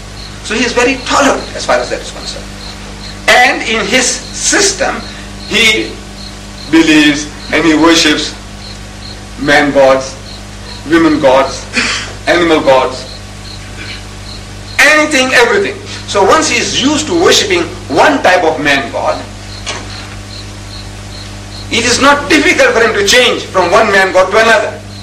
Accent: India; Whether Muslim or Hindu, you know, we are coming from India.

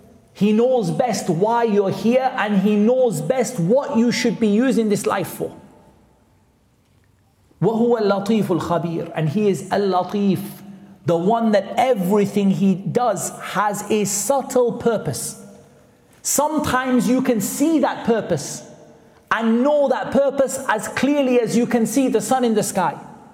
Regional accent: Newcastle, North East England, United Kingdom; I'm your brother … humble. I'm from Newcastle, which is not that far away.

